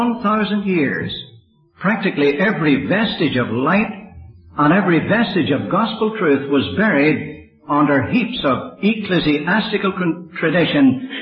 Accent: Northern Ireland, United Kingdom; it would be so easy for an Irishman, and particularly somebody who's been born and bred in Protestant Ulster, to completely lose their self-control in talking about these things.

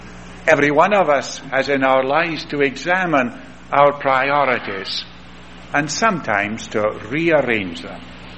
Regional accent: Scotland, United Kingdom; the home where I was brought up in Lanarkshire in Scotland.

